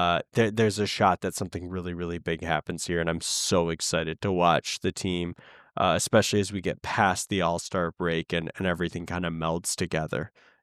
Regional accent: Michigan, United States; My job is to talk about my hometown, Detroit Pistons. Well, not my hometown, but near enough.

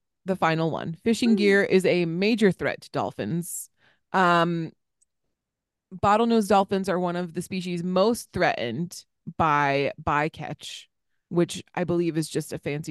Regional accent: East Coast, United States; because I grew up on the East Coast seeing dolphins every once in a while

